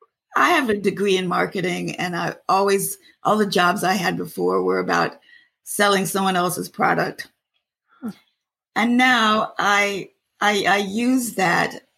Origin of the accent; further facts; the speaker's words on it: North Carolina, United States; being 74, growing up in the South in North Carolina, our family history reads like the history books.